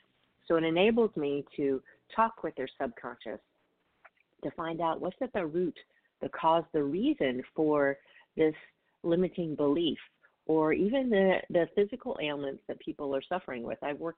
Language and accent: English; Southern US, United States; I grew up in the South, so I know all about the boys' club.